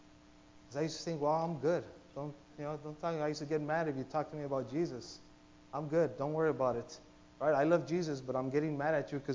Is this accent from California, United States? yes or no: yes; Los Angeles, California, United States; I was born and raised in East LA.